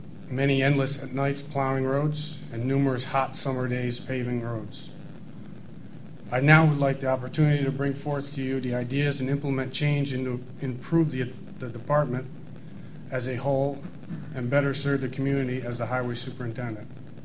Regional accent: Catskill, New York, United States; I've been born and raised in Catskill. I'm a graduate of Catskill High. I've built a home and a family here in Catskill.

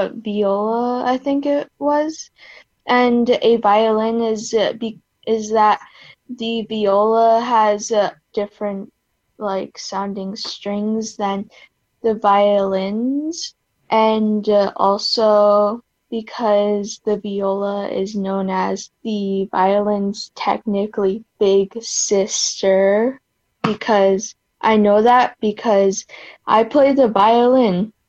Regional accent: Hudson, United States; I am from Hudson.

